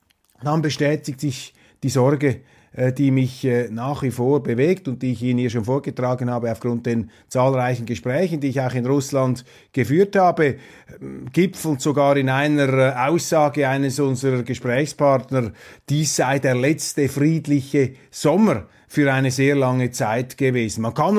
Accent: Switzerland; Das ist das Bild der deutschen Politik, das sich mir da als Schweizer bedauerlicherweise einprägt.

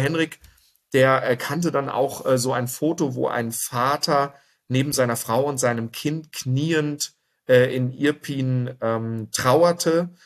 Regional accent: Dortmund, North Rhine-Westphalia, Germany; born there; now in Augsburg, Germany; Gebürtig bin ich aus Dortmund, aber als ehemaliger Offizier der Bundeswehr wurde ich durch die ganze Republik geschickt und bin im wunderschönen Bayern hängen geblieben und lebe hier mit meiner Familie und meinen zwei Kindern in Augsburg.

